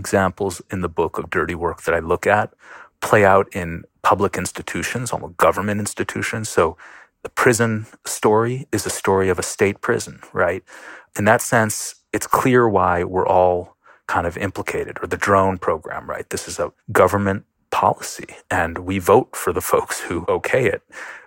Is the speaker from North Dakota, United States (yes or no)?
no; Buffalo, New York, United States; Absolutely. I should say I grew up in Buffalo, New York.